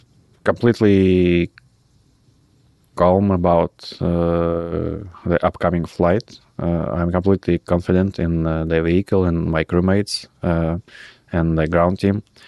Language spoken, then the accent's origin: English; Kyzyl, Tuva, Russia; born there; English is a second language; also born or lived in Krasnoyarsk; So when I was born in Kyzyl